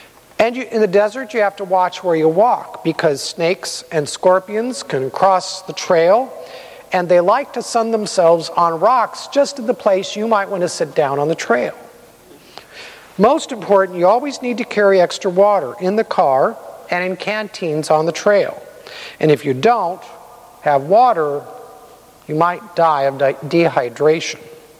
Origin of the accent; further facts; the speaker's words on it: California, United States; I grew up in California. I like the dryness.